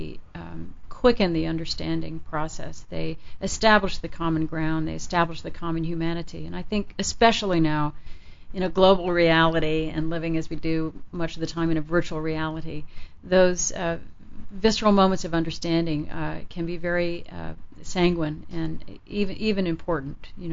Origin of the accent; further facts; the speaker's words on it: Japan; But I think growing up in Japan, and I worked as a kid in the professional theater in Japan